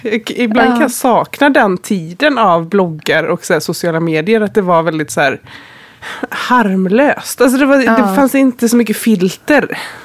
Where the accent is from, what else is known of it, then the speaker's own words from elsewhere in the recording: Borås, Västra Götaland County, Sweden; när jag började blogga så bodde jag ju här i min hemstad i Borås.